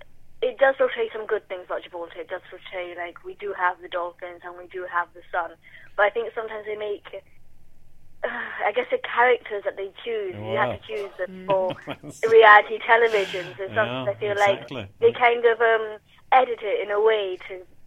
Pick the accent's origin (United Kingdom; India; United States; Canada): United Kingdom